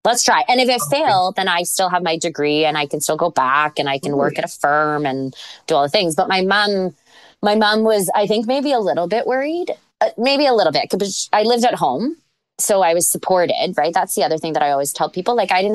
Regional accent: Canada; I'm Canadian. I'm Asian, but I'm Canadian. So I don't, specifically, I'm first born or first generation on my mom's side, second generation on my dad's side.

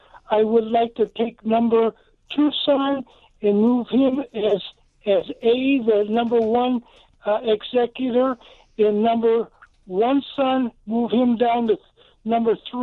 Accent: Rockford, Illinois, United States; I'm 82 years old. I'm from Rockford, Illinois.

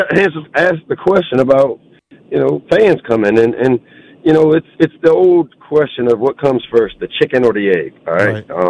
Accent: Maryland, United States; I love this area, man. I grew up on Terps football, and you know, I know what it was like as a kid hopping on the subway from LaFont Plaza up to New Carrollton

